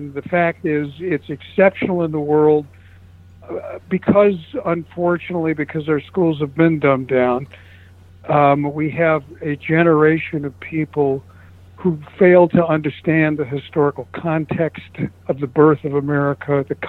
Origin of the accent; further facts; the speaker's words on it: Chicago, Illinois, United States; I come from Chicago. I played in recording studios in Chicago